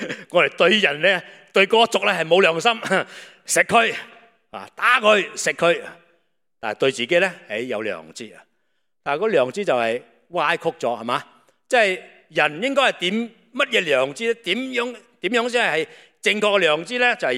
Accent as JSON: {"language": "Chinese", "country": "China", "said": "我们中国人很多的亲亲戚戚啊"}